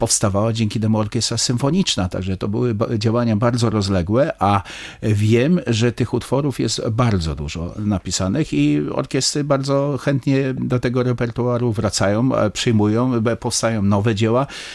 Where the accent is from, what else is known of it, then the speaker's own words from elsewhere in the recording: Chełmno, Kuyavian-Pomeranian Voivodeship, Poland; ja też pochodzę z Chełmna